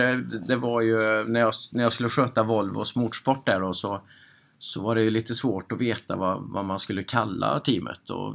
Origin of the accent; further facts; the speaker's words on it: Munkfors, Värmland, Sweden; also born or lived in Älvsbacka / Karlstad; Så att jag har väl tre ställen som jag har, som jag tycker är mina ställen då, där jag kommer ifrån, och det är Munkfors, Älvsbacka och Karlstad.